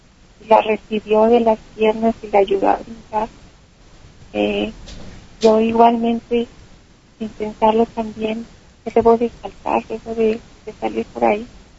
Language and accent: Spanish; Durango, Mexico; now in Bogotá, Colombia; yo soy de Durango, originaria de Durango. Me dirigí allá a Bogotá porque yo resido en Bogotá.